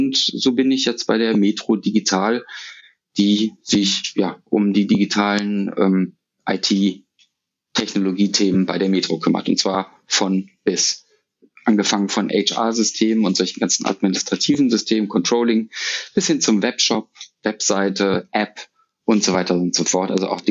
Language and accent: German; Düsseldorf, North Rhine-Westphalia, Germany; born or raised there